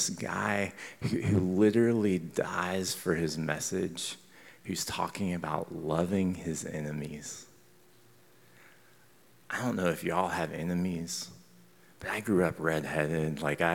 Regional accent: Mississippi, United States; I mean, I'm from Mississippi. Like, if it were to start anywhere, like, that makes sense there.

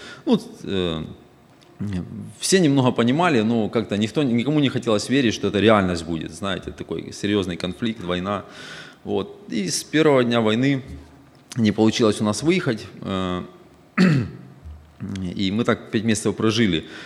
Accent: Kherson Oblast, Ukraine; moved away as an adult; now in United States; Мы жили на юге Украины, у нас там дом остался, родные, церковь. На юге Украины, в Херсонской области, это недалеко совсем от Крыма, мы на берегу Днепра живем. И мы 2 месяца здесь в Америке уже.

